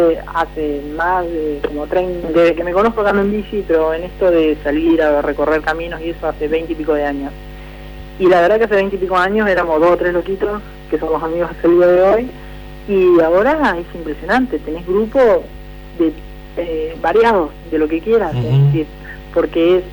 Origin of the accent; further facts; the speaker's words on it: Santa Fe, Argentina; Yo por ahí soy de la Santa Fe